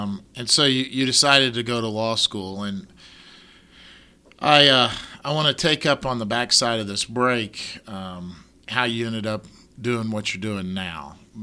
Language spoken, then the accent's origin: English; Rogers, Arkansas, United States; of course, I'm from Rogers.